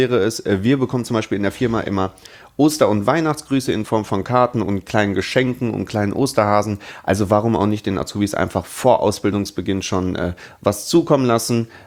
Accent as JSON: {"language": "German", "town": "Bochum", "region": "North Rhine-Westphalia", "country": "Germany", "said": "Ich komme ja selber aus Bochum, das heißt, ich habe ja 50 Kilometer immer pro Fahrt, die ich fahren muss"}